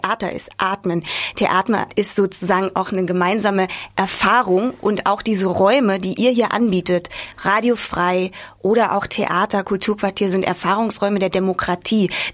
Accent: Magdeburg, Saxony-Anhalt, Germany; now in Erfurt, Germany; Ich komme ja aus Magdeburg, das weißt du ja vielleicht. Und Magdeburg ist ungefähr genauso groß wie Erfurt und da schläft's auch nicht.

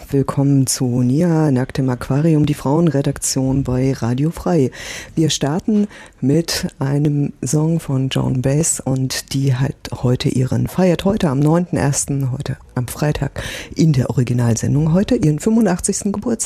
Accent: Weimar, Thuringia, Germany; ich komme aus Weimar

